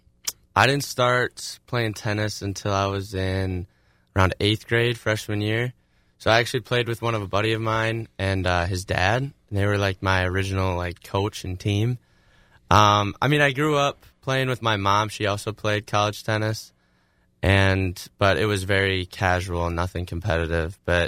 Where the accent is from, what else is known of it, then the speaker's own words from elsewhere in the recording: Menominee, Michigan, United States; And then I grew up mostly in Menominee and played tennis there.